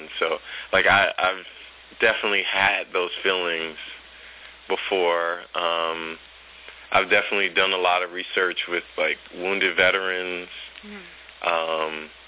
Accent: Milwaukee, Wisconsin, United States; I grew up in Milwaukee

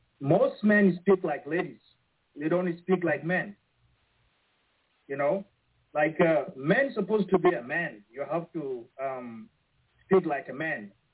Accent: Khartoum, Sudan; I grew up in the North Sudan, in the capital, Khartoum. And we have tribes

